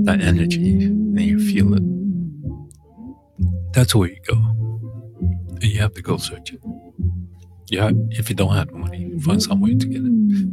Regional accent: Taipei, Taiwan; Where I grew up in Taiwan, we had in Taipei, we had this little restaurant, little pastry restaurant that makes this.

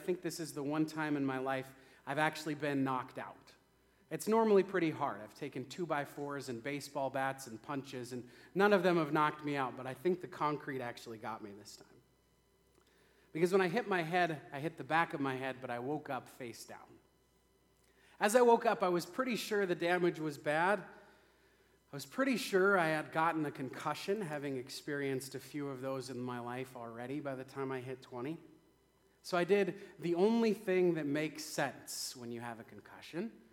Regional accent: Minot, North Dakota, United States; It happened while I was the youth director at the church I grew up in Minot.

